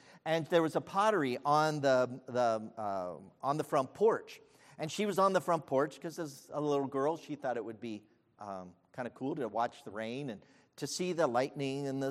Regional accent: Dayton, Ohio, United States; the house on Wilfred Avenue, where I grew up in Dayton, Ohio, it was given to flooding.

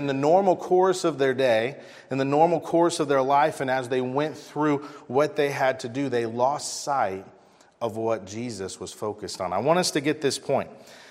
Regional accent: Ohio, United States; Now, I grew up in Southwest Ohio. We rented a farmhouse.

